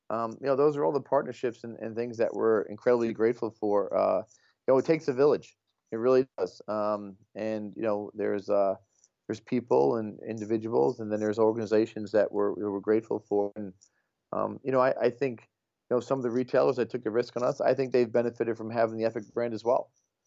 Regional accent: Long Island, New York, United States; now in Minneapolis, United States; just because I'm here in Minneapolis versus, you know, where I grew up in Long Island

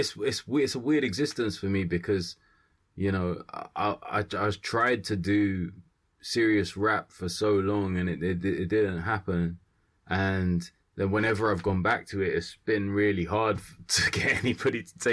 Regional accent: Kilburn, London, United Kingdom; I'm from Kilburn, and I was like around my mum's in Willesden

